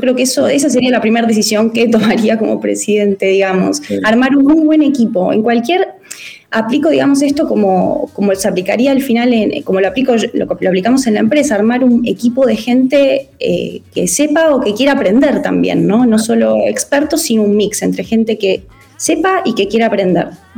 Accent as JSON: {"language": "Spanish", "country": "Argentina", "tie": "born or raised there", "moved": "yes", "lives_now": "Chile", "said": "nací y criada en Argentina, pero bueno, ya viviendo en Chile, casada con un chileno, ya estoy completamente involucrada acá en Chile."}